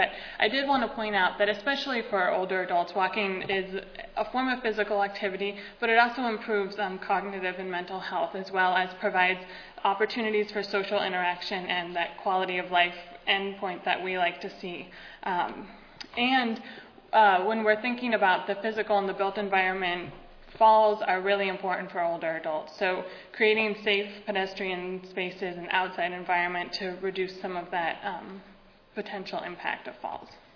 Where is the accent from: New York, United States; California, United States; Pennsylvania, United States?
California, United States; And I'm from California, and so today was a pretty early day